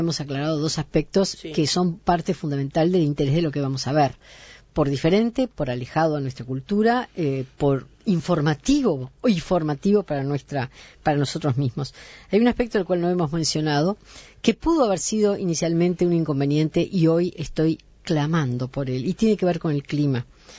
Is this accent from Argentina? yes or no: no; England, United Kingdom; Spanish is a second language; Sí, yo siendo inglesa igual.